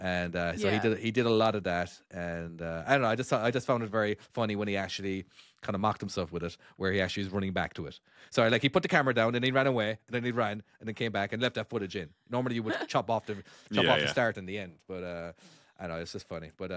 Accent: Ireland; accent: Irish; They like the Americans like my Irish accent

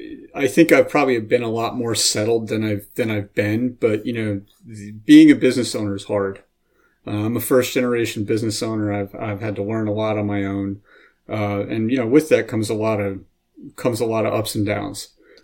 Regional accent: Pennsylvania, United States; Yeah, so I'm a lifelong PA guy. I grew up in Wyoming County, Pennsylvania.

